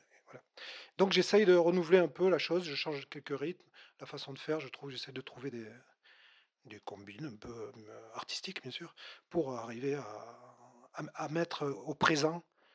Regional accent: Sète, Occitanie, France; also born or lived in Savoie; J'ai fini mon enfance à Sète, et puis j'ai commencé ma préadolescence en Savoie.

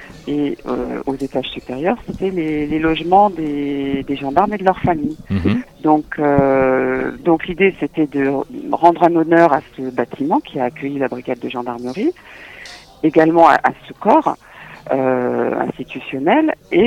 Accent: Lyon, Auvergne-Rhône-Alpes, France; now in Saint-Tropez, France; Non, pas du tout. Non, je suis de Lyon à l'origine.

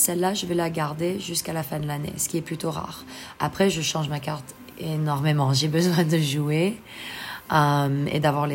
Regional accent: Seattle, Washington, United States; parce que je viens de Seattle, et pour nous, bah, c'est les meilleurs crabes.

